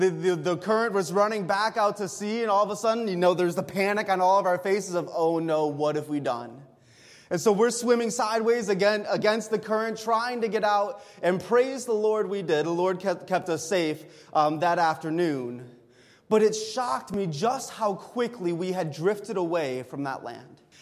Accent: Ohio, United States; I'm from Ohio, where you go on the lake a lot, but there's no waves on Lake Erie like there's waves coming from the Pacific, okay?

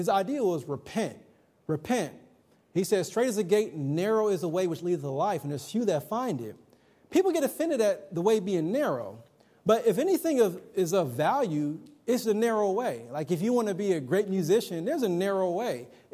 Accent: Ohio, United States; I'm from the Midwest. I'm from Ohio. I'm up near Dayton, north of Cincinnati.

